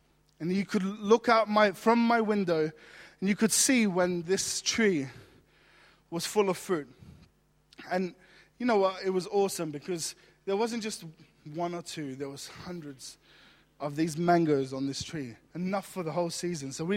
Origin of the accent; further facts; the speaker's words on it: Australia; now in United Kingdom; this is how I know I'm British now. Because as an Australian, I would have just walked right up to that tree